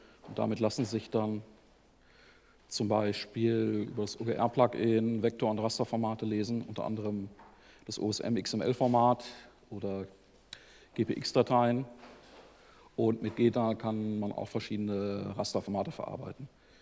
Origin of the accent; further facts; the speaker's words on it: Bielefeld, North Rhine-Westphalia, Germany; ich komme aus Bielefeld.